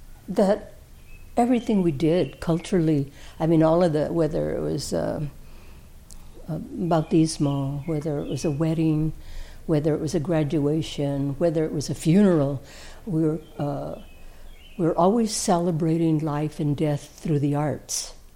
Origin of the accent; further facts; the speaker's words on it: United States; in the small little farming town out there, I was born and raised in Chinatown. It was the founded by Chinese before the around the turn of the century.